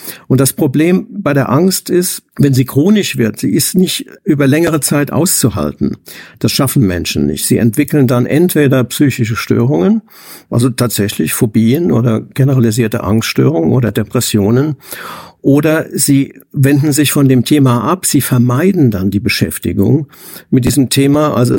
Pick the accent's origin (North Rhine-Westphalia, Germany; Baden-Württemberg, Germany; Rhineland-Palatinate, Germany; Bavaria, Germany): Rhineland-Palatinate, Germany; gerade die Ereignisse aus dem Ahrtal von 2021, ich komme selbst aus der Gegend